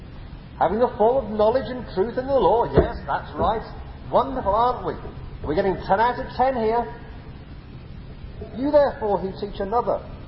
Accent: England, United Kingdom; I'm English, and being English, I've been brought up in a Christian country because this is a Christian country

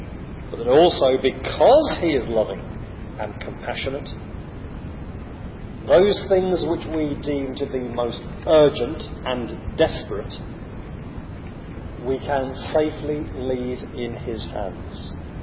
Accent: England, United Kingdom; Of course, we have to remember we're English, most of us, and that the English don't behave like that. We're very much stiff upper lip.

